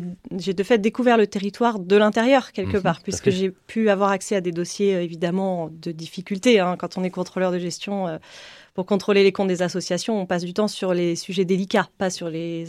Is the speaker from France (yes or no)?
yes; Toulouse, Occitanie, France; now in Poitiers, France; Oui, exactement. J'ai grandi à Toulouse.